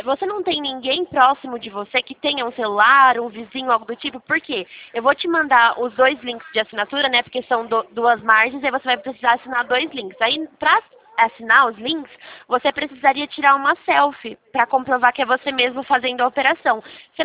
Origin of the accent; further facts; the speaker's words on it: Araras, São Paulo, Brazil; Eu sou de Araras.